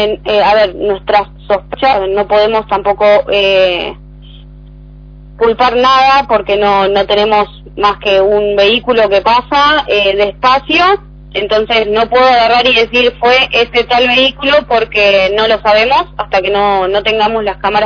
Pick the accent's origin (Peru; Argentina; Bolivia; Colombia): Argentina; Cañuelas, Buenos Aires Province; Yo soy de Cañuelas